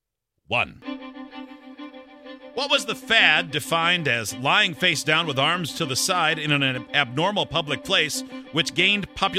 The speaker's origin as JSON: {"language": "English", "town": "Bristol", "region": "South West England", "country": "United Kingdom", "said": "I'm from Bristol"}